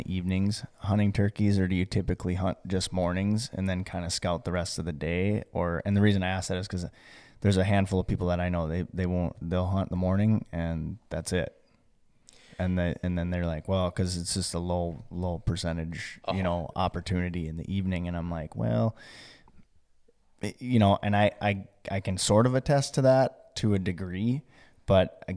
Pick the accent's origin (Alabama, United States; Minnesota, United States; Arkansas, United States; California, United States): Minnesota, United States; growing up in Northwest Minnesota, I didn't even know turkeys lived in Minnesota.